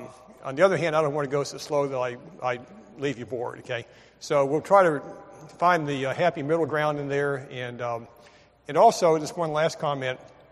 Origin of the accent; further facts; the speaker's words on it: Miami, Florida, United States; accent: northeastern; I did not grow up in Alabama. I grew up in Miami, Florida, and so I have kind of a northeastern accent.